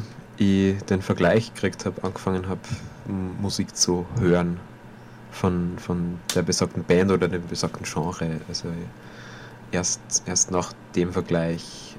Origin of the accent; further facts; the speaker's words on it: St. Martin bei Traun, Upper Austria, Austria; ursprünglich komme ich aus St. Martin bei Traun und bin quasi fast so, also 50 Meter von der Linzer Stadtgrenze außerhalb aufgewachsen, aber so immer im Randbereich zwischen urban und suburban, so Einfamilienhäuser neben große Baufirmen stehen.